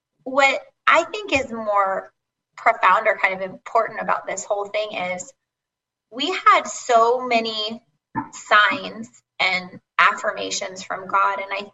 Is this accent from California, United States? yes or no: yes; California, United States; And for both Craig and I growing up in California, it's all we know.